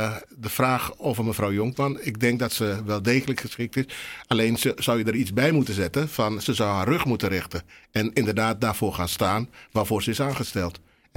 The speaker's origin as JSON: {"language": "Dutch", "country": "Suriname", "said": "In Suriname, waar ik vandaan kom, had je jaarlijks"}